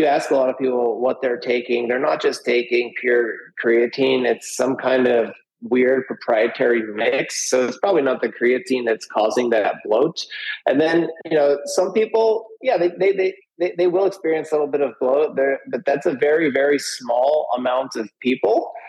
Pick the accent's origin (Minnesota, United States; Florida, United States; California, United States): California, United States; San Diego; But you know, I grew up in San Diego, California. So right near the border there.